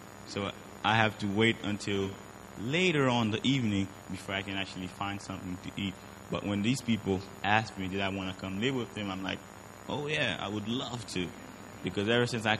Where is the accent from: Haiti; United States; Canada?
Haiti; I am from Haiti.